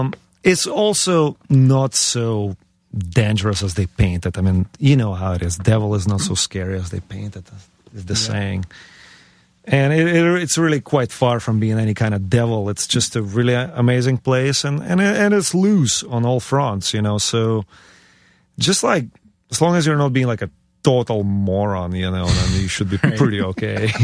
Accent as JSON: {"language": "English", "country": "Ukraine", "moved": "yes", "said": "I came from Ukraine. I mean, and I was very much, my whole like punk rock taste was formed there."}